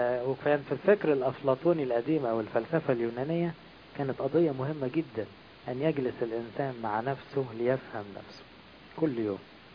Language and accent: Arabic; Egypt; اغلبنا كمصريين